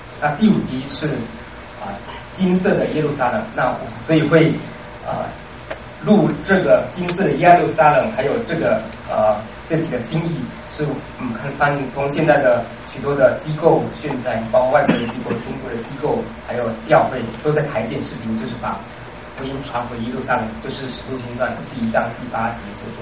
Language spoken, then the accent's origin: Chinese; Taiwan; 兴起我们台湾人、中国人、华人